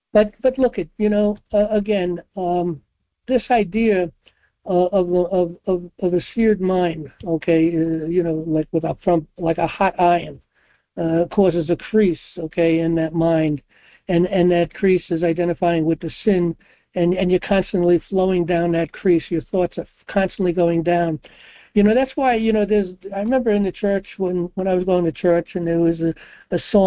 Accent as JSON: {"language": "English", "town": "New York City", "region": "New York", "country": "United States", "said": "I come from New York City"}